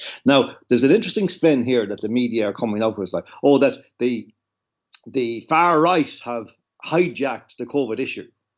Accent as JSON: {"language": "English", "country": "Ireland", "said": "Because we are Irish and we are fighting for freedom still."}